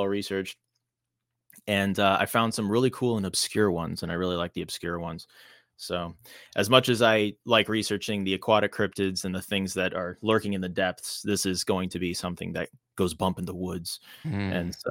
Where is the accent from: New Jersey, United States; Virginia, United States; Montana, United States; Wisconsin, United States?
Virginia, United States; Lately, I've been studying cryptids in my home state for a couple of creative reasons for some future projects.